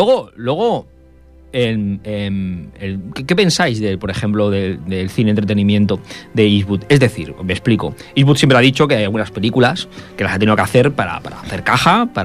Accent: Catalonia, Spain; como los catalanes defendemos la nuestra

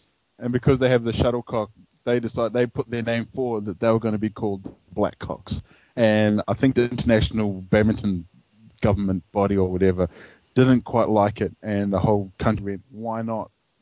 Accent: New Zealand; I can't give it back because, like, I'm a Kiwi as well. So, you know, I can't be ragging on my own people.

